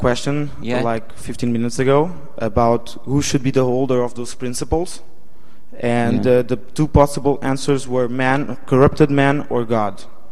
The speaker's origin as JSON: {"language": "English", "country": "Portugal", "second_language": "English", "said": "from Portugal."}